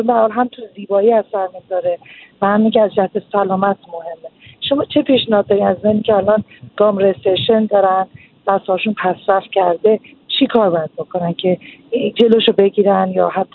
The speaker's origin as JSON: {"language": "Persian", "country": "Iran", "said": "بیشتر ما که از ایران اومدیم"}